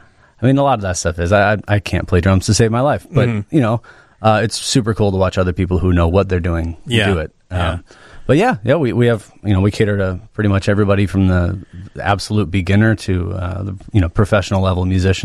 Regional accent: St. Charles, Illinois, United States; also born or lived in Lafayette, Indiana; So I grew up out in St. Charles in the suburbs.

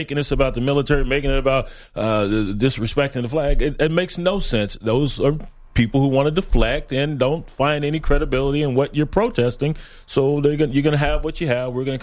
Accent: Texas, United States; the Jade Helm folks down in my home state of Texas, and Senator Cruz, who has championed that cause

